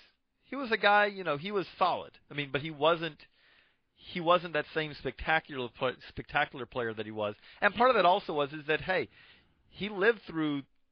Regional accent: Georgia, United States; I grew up in Georgia in the 80s, so, I mean, I got to see Dale Murphy.

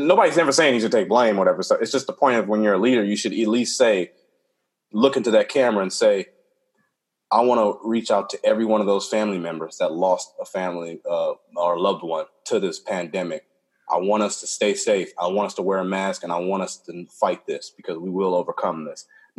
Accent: Compton, California, United States; I think I would have gotten him and be like, nigga, don't you know I'm from Compton? Like, I will fucking end you. I know for a fact I would have got the black vote in Compton.

